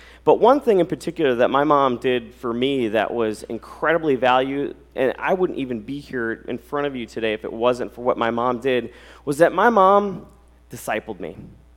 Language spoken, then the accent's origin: English; Alexandria, United States; I hail from Alexandria.